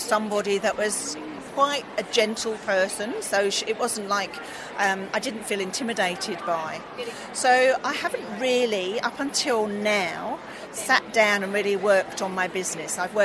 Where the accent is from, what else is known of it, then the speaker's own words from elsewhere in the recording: Gisborne, Victoria, Australia; I'm from Gisborne, Victoria. So I'm regional Victoria.